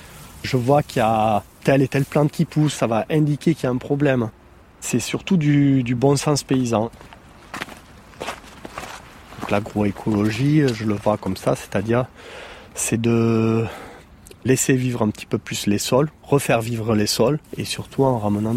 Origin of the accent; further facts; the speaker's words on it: Sigean, Occitanie, France; also born or lived in Narbonne; je suis vigneron, je suis né à Narbonne, mais je suis originaire de Sigean.